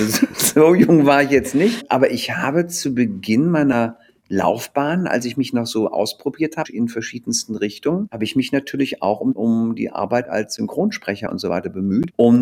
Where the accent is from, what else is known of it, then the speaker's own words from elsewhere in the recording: Wuppertal, North Rhine-Westphalia, Germany; in meiner Heimatstadt Wuppertal